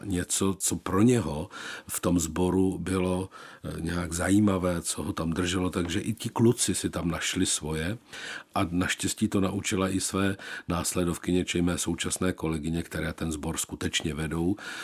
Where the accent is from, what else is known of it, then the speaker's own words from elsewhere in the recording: Karviná, Moravian-Silesian Region, Czechia; born there; je to moje rodné město. 25 let jsem v Karviné nežil. Odstěhoval jsem se do Šenova.